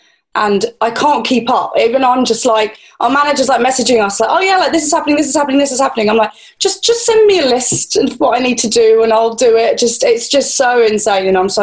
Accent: England, United Kingdom; I'm English

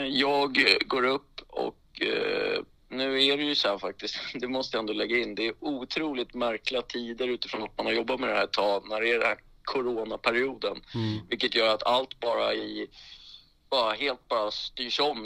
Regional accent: Rotebro, Stockholm County, Sweden; träna mina systrar hemma i Rotebro

